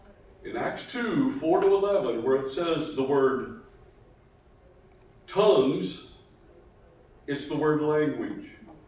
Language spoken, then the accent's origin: English; West Virginia, United States; accent: Appalachian; moved away as an adult; I grew up in Appalachia, so I had an Appalachian accent. I have an Appalachian phraseology and things I would say.